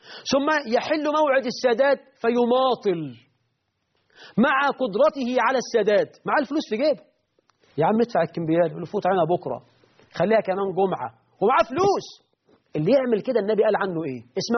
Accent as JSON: {"language": "Arabic", "country": "Egypt", "said": "عندنا في مصر مثل شيطاني يقول لك السلف تلف والرد خسارة"}